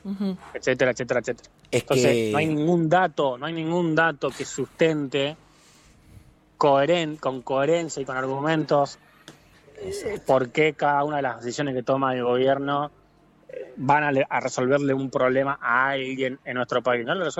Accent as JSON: {"language": "Spanish", "town": "La Plata", "region": "Buenos Aires Province", "country": "Argentina", "said": "Pero los que somos de La Plata y tenemos hijos, si te pasa algo, ¿dónde lo llevas?"}